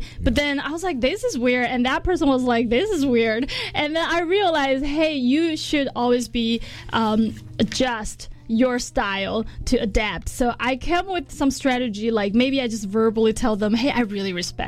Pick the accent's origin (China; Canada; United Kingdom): China; I grew up in China. I pretty much understand the drinking culture.